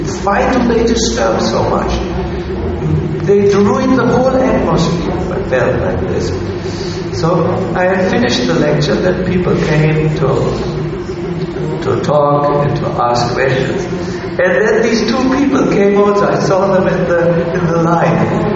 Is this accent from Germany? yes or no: yes; Germany; I'm extremely critical, being from the family I am and being from Germany.